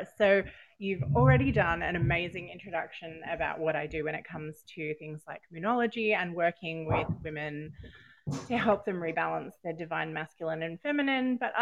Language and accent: English; Australia; now in Italy; we moved to Italy from Australia, and in Australia it gets pretty hot during summer, but everybody has air conditioners